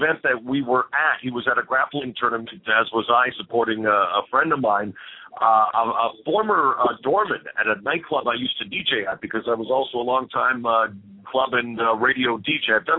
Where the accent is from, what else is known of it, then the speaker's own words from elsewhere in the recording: Vancouver, British Columbia, Canada; when I met Boss Rooney in 2001 in my hometown of Vancouver, British Columbia